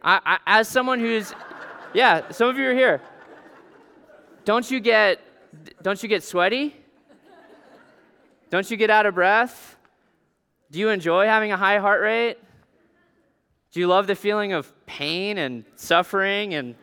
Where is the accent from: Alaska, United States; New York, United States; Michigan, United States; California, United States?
Alaska, United States; there was a gas station about a mile and a half from my house where I grew up in Alaska called Curry's Corner.